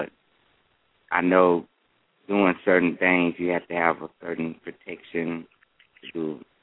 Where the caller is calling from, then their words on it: Fort Worth, Texas, United States; Hello, how y'all doing? … I'm calling from Fort Worth, Texas.